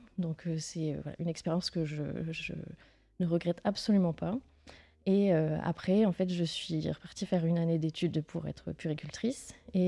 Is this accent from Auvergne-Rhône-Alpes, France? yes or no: no; Dunkirk, Hauts-de-France, France; Moi, je suis originaire de Dunkerque, sur la côte. Je suis venue, on va dire, dans la métropole lilloise.